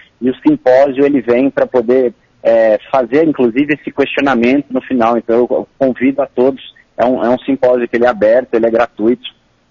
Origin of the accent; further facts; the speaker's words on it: São Carlos, São Paulo, Brazil; com todo orgulho falarmos que somos de São Carlos